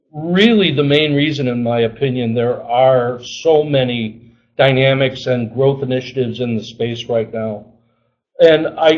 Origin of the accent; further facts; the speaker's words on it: Chicago, Illinois, United States; I grew up in Chicago and I worked in a Teamster-driven union shop warehouse.